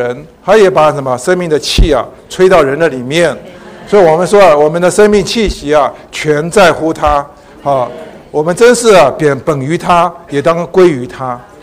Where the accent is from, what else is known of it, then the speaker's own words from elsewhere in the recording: China; 我们中国人常讲说、啊、要落叶归根，慎终追远，不能忘本